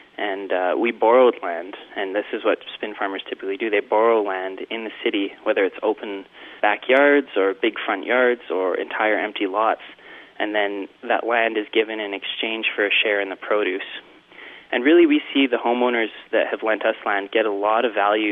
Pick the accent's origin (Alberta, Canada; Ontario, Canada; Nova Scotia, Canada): Alberta, Canada; Calgary; We're all born and raised in Calgary, and we're really passionate about giving back to this city through being involved in the local food movement.